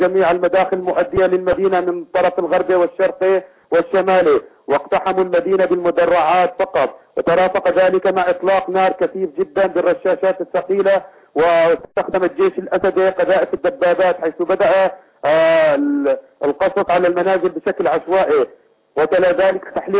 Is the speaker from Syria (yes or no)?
yes; Idlib Governorate, Syria; عندنا في إدلب وحمص والشام وباقي المدن في سوريا